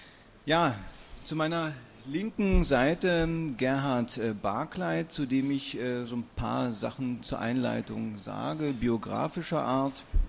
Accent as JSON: {"language": "German", "region": "Berlin", "country": "Germany", "said": "Für mich als Berliner kaum auszusprechen, aber das gibt es."}